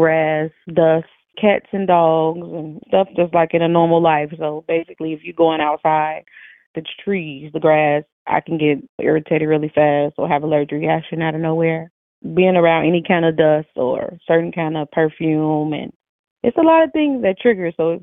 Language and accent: English; Chicago, Illinois, United States; I'm 34. I'm from Chicago, Illinois.